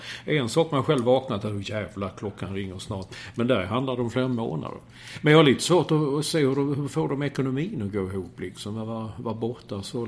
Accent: Malmö, Skåne, Sweden; du och jag är ju födda och uppvuxna i Malmö

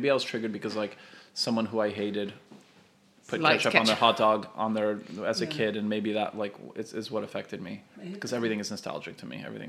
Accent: Canada; They ended up picking three Americans, and then I'm Canadian and Tan is British.

